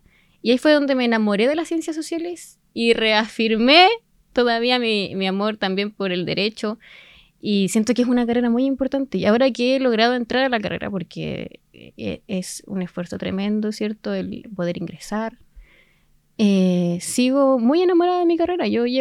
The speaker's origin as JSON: {"language": "Spanish", "town": "Entre Lagos", "region": "Los Lagos", "country": "Chile", "tie": "born or raised there", "also_born_or_lived": "Osorno", "said": "Bueno, yo nací acá en Osorno, pero toda mi vida he vivido en Entre Lagos. Yo me crié en el campo, más cercano al lado de Puyehue, ¿cierto? Las termas. Allá fue mi primera infancia y bueno, luego estudié también en Entre Lagos hasta la enseñanza media"}